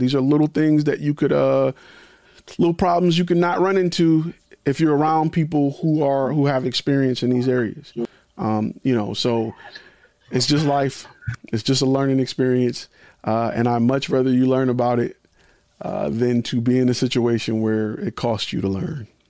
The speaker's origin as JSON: {"language": "English", "town": "Detroit", "region": "Michigan", "country": "United States", "said": "Okay. I'm from Detroit. I get it. I love it."}